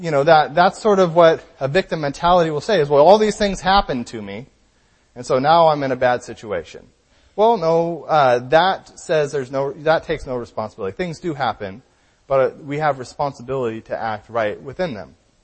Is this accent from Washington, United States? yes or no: yes; Washington, United States; Because I'm from Washington, and you guys don't know many things in Washington.